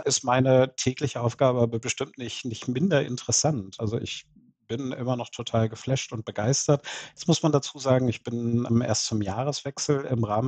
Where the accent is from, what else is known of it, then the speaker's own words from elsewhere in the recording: Lower Saxony, Germany; born there; Ich komme als gebürtiger Niedersachse aus der Kraftfahrzeugtechnik.